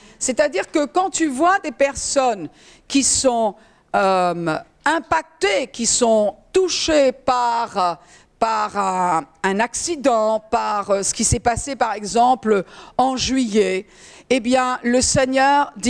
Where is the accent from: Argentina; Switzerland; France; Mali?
France; moi je trouve qu'en tant que Française